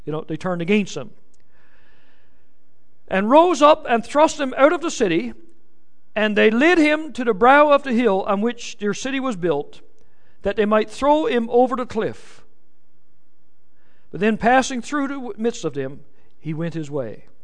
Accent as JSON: {"language": "English", "country": "Canada", "said": "there were certain freedoms and things that we had as Canadian citizens that we could enjoy"}